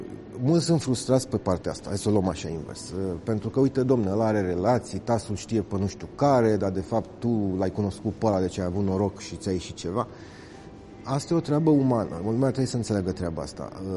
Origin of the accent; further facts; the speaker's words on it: Romania; now in Switzerland; Deci noi nu aveam în momentul ăla ca român dreptul de muncă sub nicio circunstanță în Elveția.